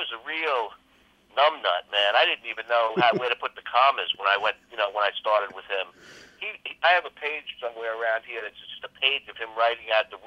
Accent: New York, United States; accent: Long Island; not this voice I'm speaking to in my Long Island accent

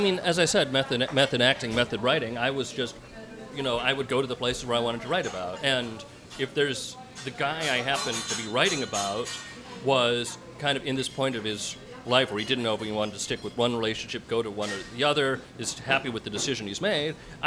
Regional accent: Chicago, Illinois, United States; I'm from Chicago, they're not from New York

